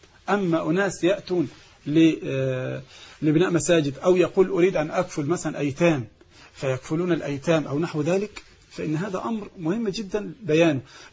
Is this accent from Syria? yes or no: no; Egypt; الحضانات دي عندنا في مصر مشكلة كبيرة